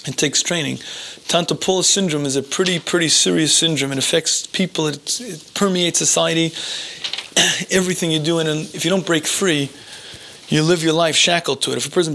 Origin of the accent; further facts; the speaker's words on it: United States; I was brought up in America in the 21st. I can't do it.